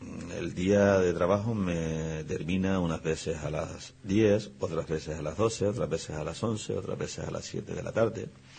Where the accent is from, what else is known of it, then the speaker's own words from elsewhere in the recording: Guía, Canary Islands, Spain; Pues yo nací en Montaña Alta de Guía, en Fuente Bermeja.